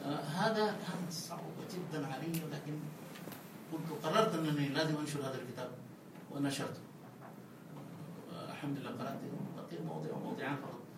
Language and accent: Arabic; Saudi Arabia; وممكن بعضها مصورة في بعض المراكز عندنا في السعودية